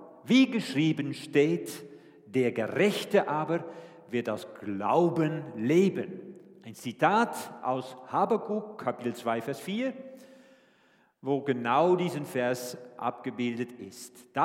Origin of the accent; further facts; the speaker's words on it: Netherlands; ich bin Holländer, Sohn eines Bauers, also nuschelt, hat nicht viel geredet